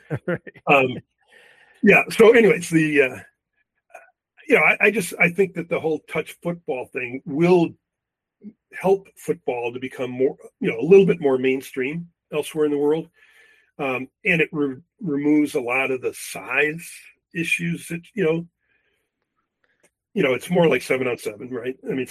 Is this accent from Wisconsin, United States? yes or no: yes; Wisconsin, United States; I didn't grow up watching hockey, you know, it just, even though I grew up in Wisconsin, it just wasn't a big deal back then.